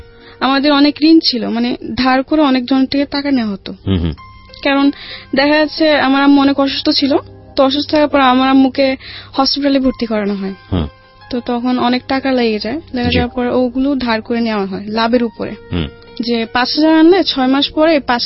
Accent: Chittagong, Chittagong Division, Bangladesh; born there; আমার জন্মস্থান চিটাগাং, আমি ওখানে জন্মগ্রহণ করি। আর আমার দেশের বাড়ি হচ্ছে মমিসিং।

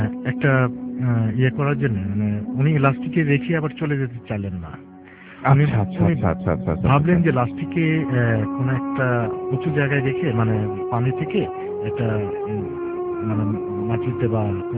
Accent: Mirpur, Dhaka Division, Bangladesh; আমি মিরপুর শেরপাড়া থেকে এসেছি

